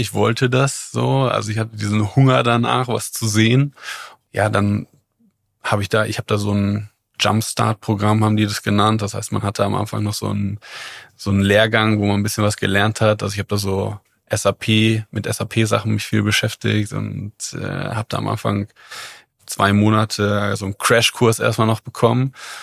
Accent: North Rhine-Westphalia, Germany; Ich bin aufgewachsen in einer sehr ländlichen Region im Sauerland, auf einem, ja, in einem kleineren Dorf. Ja, bin dort zur Schule gegangen.

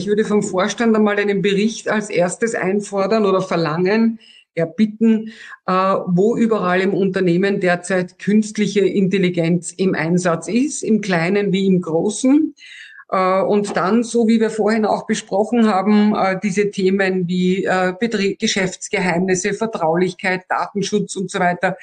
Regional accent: Austria; now in Germany; Ich als Österreicherin

